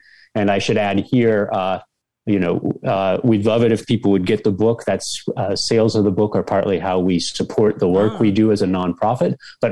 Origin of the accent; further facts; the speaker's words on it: California, United States; I grew up in Southern California.